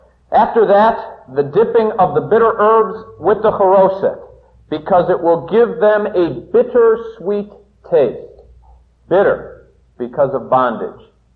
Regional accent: Ohio, United States; When I was a youngster, we lived upstairs of a flat here. I'm from Ohio.

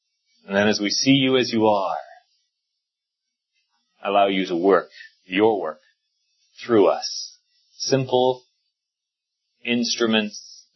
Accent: South Africa; I grew up in South Africa, where the majority of the world's gold is mined

